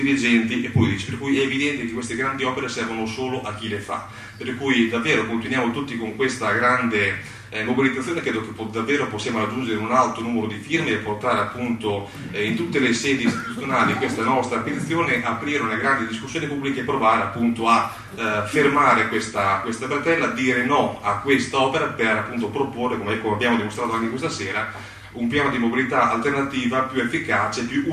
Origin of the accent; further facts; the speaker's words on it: Emilia-Romagna, Italy; Io vengo dalla Bassa Modena